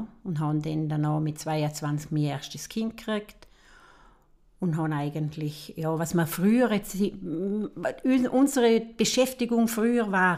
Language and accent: German; Rankweil, Vorarlberg, Austria; also born or lived in Feldkirch / Walsertal; Ich bin in Feldkirch auf die Welt gekommen, 1950. Bin dann aufgewachsen im Walsertal und habe die ersten 6 Jahre dort verbracht. Danach bin ich auf Rankwil gekommen.